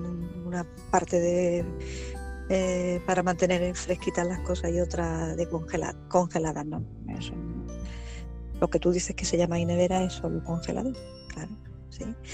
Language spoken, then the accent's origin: Spanish; Spain; Yo que soy española, los españoles hablamos español y sin acento.